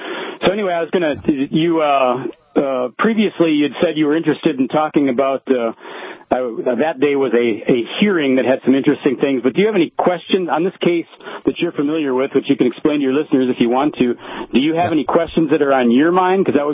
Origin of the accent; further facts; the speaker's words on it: Minnesota, United States; Well, yeah, I'm from Minnesota. Can't you tell?